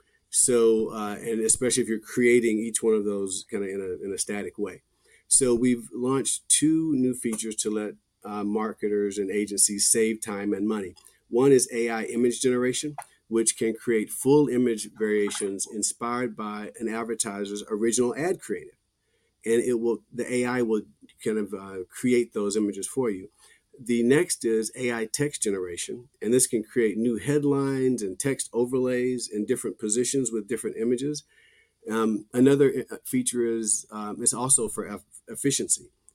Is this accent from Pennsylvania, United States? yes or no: no; Louisiana, United States; I'm from Louisiana, where Mardi Gras is, so I really appreciated the brass band.